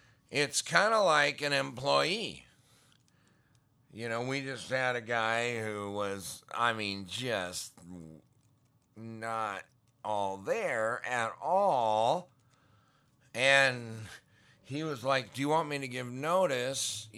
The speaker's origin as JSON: {"language": "English", "town": "Great Falls", "region": "Montana", "country": "United States", "tie": "born or raised there", "said": "I grew up in Montana, Great Falls, 5 major Indian reservations within a 100-mile radius."}